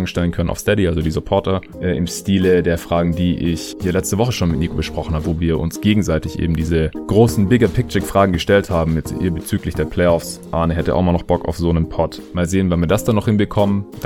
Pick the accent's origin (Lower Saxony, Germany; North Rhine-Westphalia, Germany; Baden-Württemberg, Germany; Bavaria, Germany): Baden-Württemberg, Germany; Stuttgart; dann muss ich auch noch in meine alte Heimat fahren, nach Stuttgart